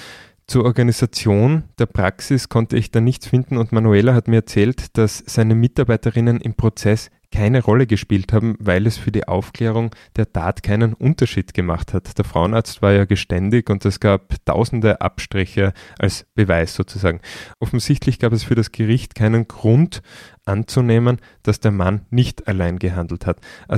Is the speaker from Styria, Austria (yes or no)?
yes; Styria, Austria; Nachdem ich mich als Steirer identifiziere, werde ich ein paar dieser Fälle vortragen.